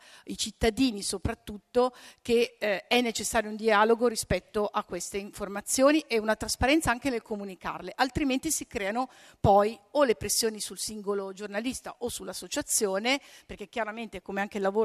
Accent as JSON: {"language": "Italian", "town": "Brescia", "region": "Lombardy", "country": "Italy", "said": "Io tutt'oggi devo dire che vengo da Brescia"}